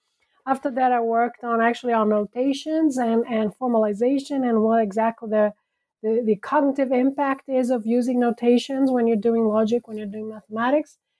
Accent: Brazil; also born or lived in France; I was born and raised in Brazil. I actually also spent 2 years of my teen years in high school in France.

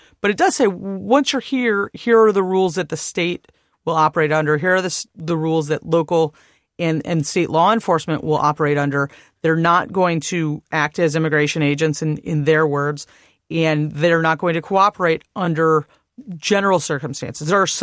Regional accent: Arizona, United States; I grew up spending summers in Southern California as a kid from Arizona

